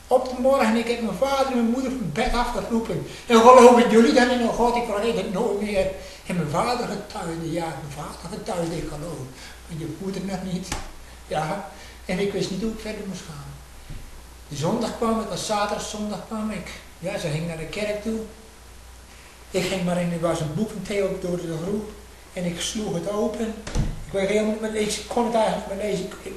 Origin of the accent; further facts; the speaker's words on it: Urk, Flevoland, Netherlands; born there; also born or lived in Australia; Zo heb ik een tijd lang in Australië geleefd. Na 6 jaar ging ik voor het eerst weer terug naar mijn geboortedorp